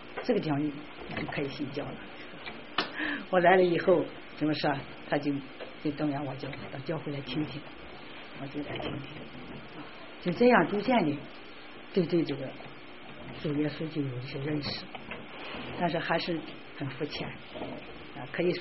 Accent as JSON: {"language": "Chinese", "country": "China", "moved": "as an adult", "said": "我从大陆过来三个多月"}